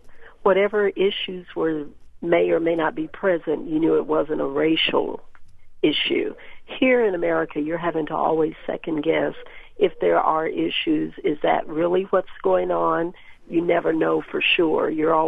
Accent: United States; and I was thinking about my own experience, even though I am an American.

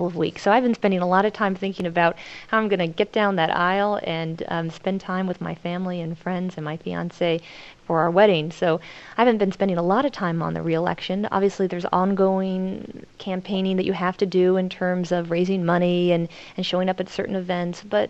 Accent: Arizona, United States; 90% of those individual contributors actually came from my home state of Arizona.

